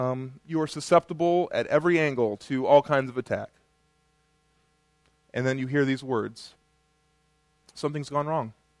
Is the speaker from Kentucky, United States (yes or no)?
no; Middlebury, Indiana, United States; I grew up in Middlebury, so I have a kind of a sense of what this means.